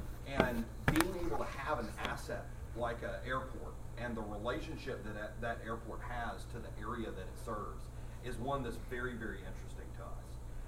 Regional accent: South Carolina, United States; now in Milford, United States; I live right up the road in Milford. I'm actually not from here, born and raised in South Carolina.

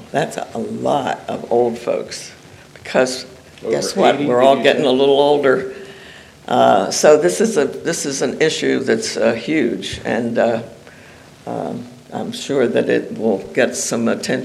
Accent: Lewis, United States; I'm from Lewis. I'm on the Planning Commission in the town of Lewis.

